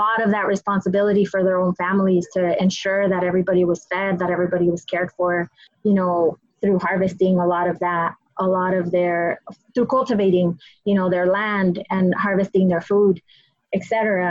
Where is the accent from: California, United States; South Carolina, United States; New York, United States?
California, United States; Santa Ana; the way that all of this emerged growing up in Santa Ana, right, where my parents kind of brought all of that, all of those gifts and all of those experiences